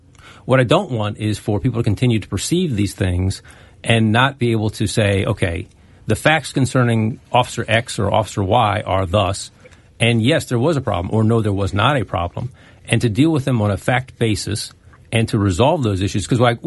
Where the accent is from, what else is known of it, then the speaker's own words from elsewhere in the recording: Maryland, United States; I grew up in Prince George's County